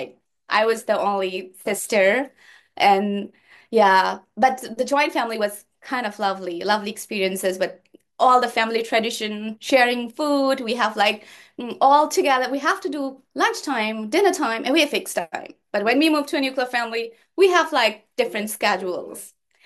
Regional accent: Skardu, Gilgit-Baltistan, Pakistan; So I grew up in Skardu. It's kind of valley, but also a district of Gilgit-Baltistan.

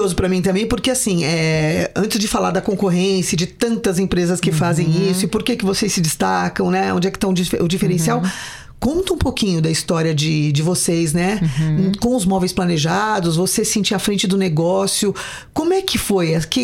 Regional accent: São Paulo, Brazil; porque eu sou de São Paulo, quando eu tô lá eu vejo

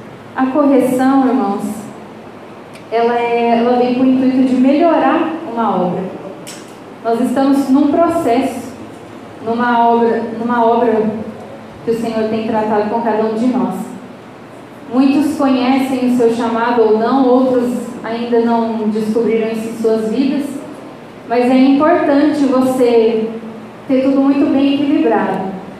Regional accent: Duartina, São Paulo, Brazil; sou de Duartina, interior de São Paulo.

